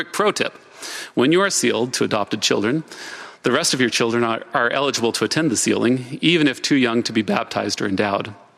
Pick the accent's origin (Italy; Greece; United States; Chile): United States; St. Johns, Arizona; Salt Lake, St. George, and my hometown of St. John's, Arizona.